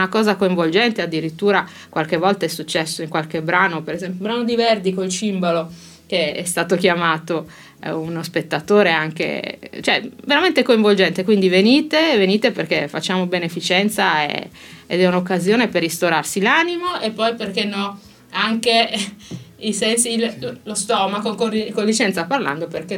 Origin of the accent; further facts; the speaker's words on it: Sicily, Italy; now in Saronno, Italy; fra noi, cioè che appunto siamo siciliani, qui Saronno ci ha dato e noi restituiamo.